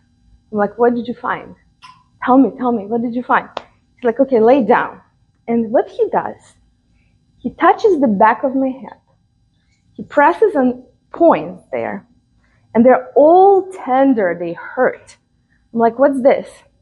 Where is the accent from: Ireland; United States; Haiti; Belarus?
Belarus; Minsk; growing up in Minsk, Belarus. Have you guys heard of Minsk, Belarus? It's former Soviet Union.